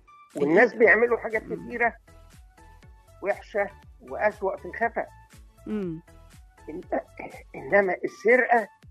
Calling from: Cairo, Cairo Governorate, Egypt; من القاهرة.

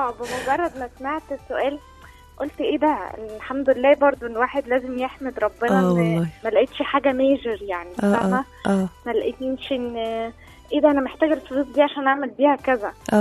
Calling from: Cairo, Cairo Governorate, Egypt; من القاهره الكبرى. من القاهره الكبرى.

